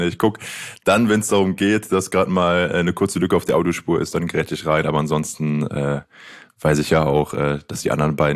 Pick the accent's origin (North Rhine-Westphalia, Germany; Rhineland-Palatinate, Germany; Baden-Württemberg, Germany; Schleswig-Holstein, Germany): North Rhine-Westphalia, Germany; Aachen; Die Aachener haben generell das Gefühl, sehe ich aber auch so als Aachener, dass viele Elfer uns nicht gegeben werden.